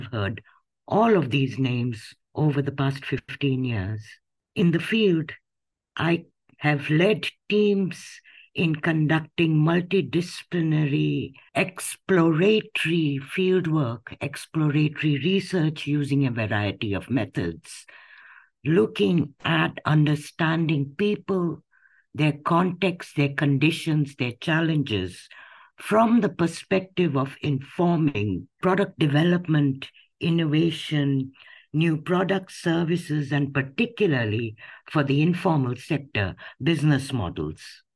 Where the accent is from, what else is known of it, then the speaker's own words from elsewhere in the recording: India; The engineering degree, I guess, is more because I'm Indian, and that's what we all study.